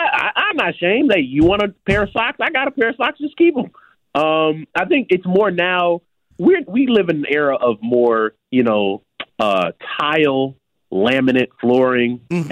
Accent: Chicago, Illinois, United States; Like, I know as a Chicagoan, the L is a part of our Chicago culture.

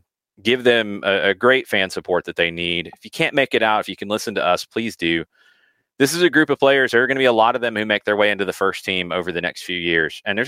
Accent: Riverdale, Georgia, United States; I went to high school at Eagles Landing, born and raised in Riverdale in Clayton County, played for the Clayton County YMCA.

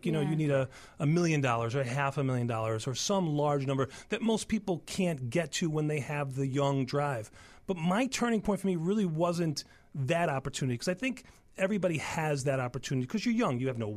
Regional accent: Brooklyn, New York, United States; I grew up in Bensonhurst, Brooklyn, broken

